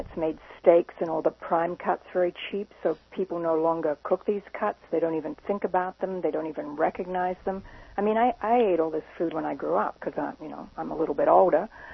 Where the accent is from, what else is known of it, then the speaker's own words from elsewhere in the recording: Australia; also born or lived in England; I grew up in Australia and worked in England, so I always call it offal.